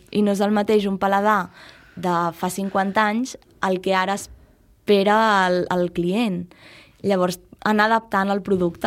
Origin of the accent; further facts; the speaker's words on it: Bellvei, Catalonia, Spain; la Gemma i jo, totes dues, som de Bellvei